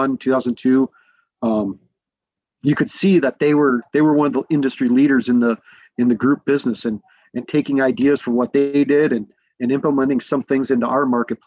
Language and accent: English; Minnesota, United States; We're from Minnesota and we love our Juicy Lucy's here.